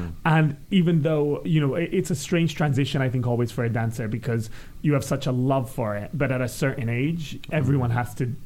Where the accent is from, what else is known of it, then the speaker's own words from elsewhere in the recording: Scotland, United Kingdom; I'm originally from Scotland, where it's really cold.